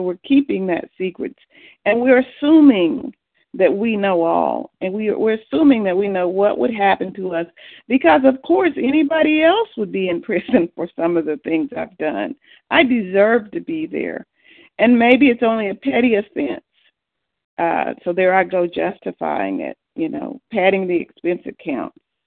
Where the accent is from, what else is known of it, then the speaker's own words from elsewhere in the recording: Oklahoma, United States; I'm recovered compulsive from Oklahoma.